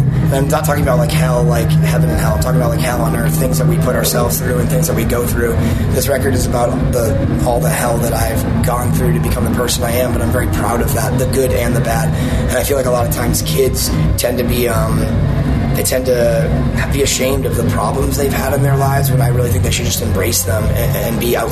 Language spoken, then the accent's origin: English; New England, United States; So this kind of heat up here, I grew up with in New England, so I'm fine with it.